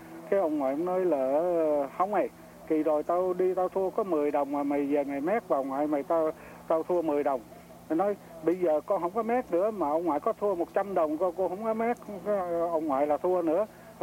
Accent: Saigon, Ho Chi Minh City, Vietnam; Vâng, là một người sinh trưởng tại thành phố Sài Gòn. Thì … sinh ở Sài Gòn thuộc cái tỉnh gia đình.

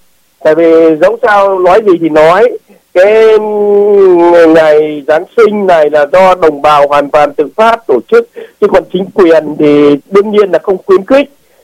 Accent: Hải Dương, Vietnam; không có một cái ngày lễ nào ở miền Bắc hiện nay nói chung và riêng quê hương Hải Dương tôi nói riêng, nói chung là Việt Nam nói

